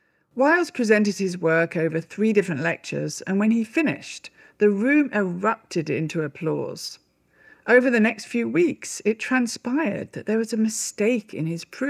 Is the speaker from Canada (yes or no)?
no; United Kingdom; By the way, you may notice I say maths, not math. That's partly because I'm British and that's how we say it.